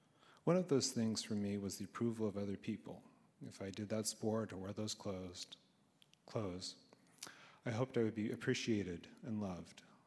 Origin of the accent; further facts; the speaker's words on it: California, United States; I grew up in Northern California with my parents and younger sister. Both of my parents were independent types who moved away from family in New York to pursue their own dreams.